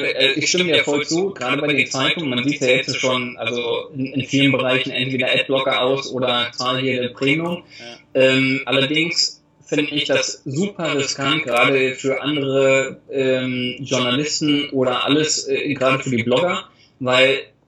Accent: Germany; ich bin Deutscher.

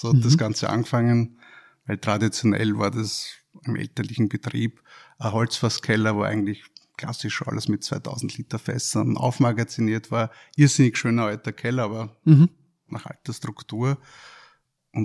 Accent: Ziersdorf, Lower Austria, Austria; ist schon angekündigt. Ich komme aus dem Weinviertel. Das Weinviertel ist bekanntlich riesengroß.

